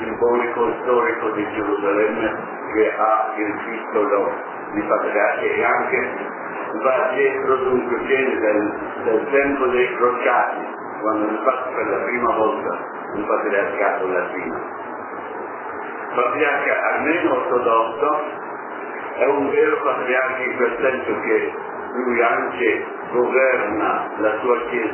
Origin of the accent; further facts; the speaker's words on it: Belgium; born there; Italian is a second language; now in Jerusalem; sono nato in Belgio, missionario d'Africa Padre Bianco, mi trovo qui a Gerusalemme dal 79